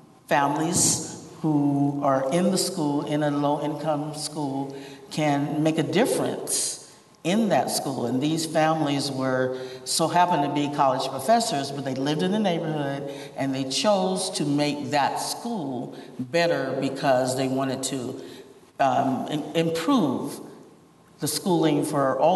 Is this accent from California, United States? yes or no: yes; Compton, California, United States; when I grew up in Compton, with it being all black, it was not the way it's depicted today